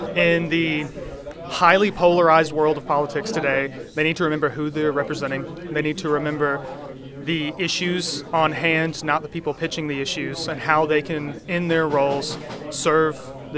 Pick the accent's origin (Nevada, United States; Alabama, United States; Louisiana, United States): Alabama, United States; Birmingham; I'm from Birmingham, Alabama.